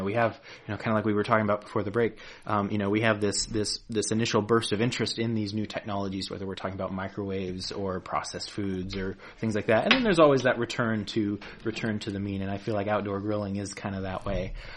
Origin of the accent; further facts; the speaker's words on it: Colorado, United States; I do want to say I'm from Colorado, and we like to joke in Colorado that every season is grilling season.